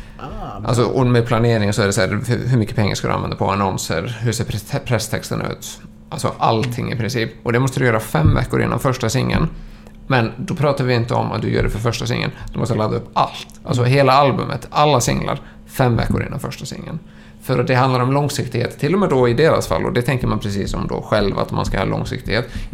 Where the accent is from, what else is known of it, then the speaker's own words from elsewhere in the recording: Sweden; Sen får man inte glömma som svensk